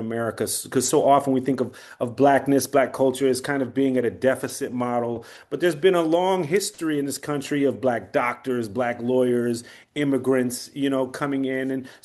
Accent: New Jersey, United States; born there; I was born in New Jersey, you know, the theater's in New Jersey.

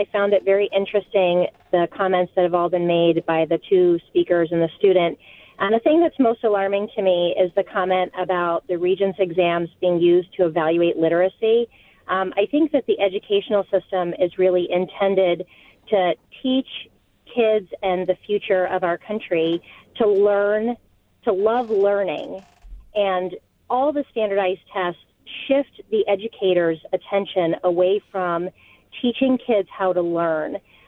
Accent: Webster, United States; And I'm from Webster, and I have three kids in the district. I think our educational system is fantastic in Webster.

